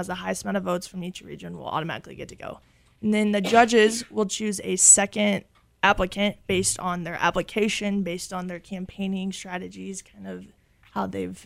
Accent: Missouri, United States; And so since I am from Missouri of the United States of America, I am entered in the North American region

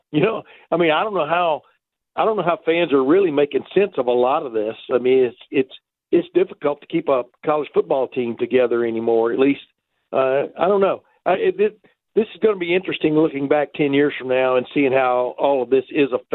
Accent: Texas, United States; also born or lived in Alabama; I grew up in East Texas, well, Alabama and then East Texas

